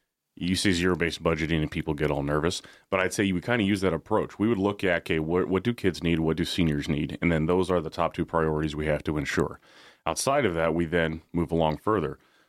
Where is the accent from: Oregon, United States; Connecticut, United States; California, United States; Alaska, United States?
Alaska, United States; Anchor Point; I grew up in Anchor Point, had the opportunity to go play football in the Big Ten in Chicago.